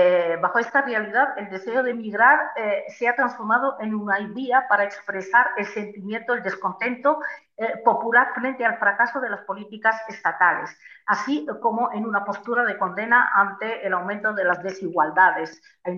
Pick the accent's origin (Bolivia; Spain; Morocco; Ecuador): Morocco; nosotros como pueblo marroquí no sabemos nada